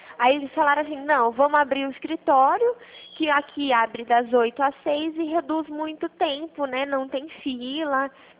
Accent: Araras, São Paulo, Brazil; sou daqui de Araras.

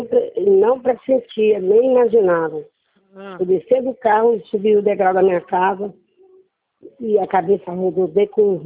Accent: São Paulo, Brazil; Eu sou de São Paulo, eu moro em São Paulo.

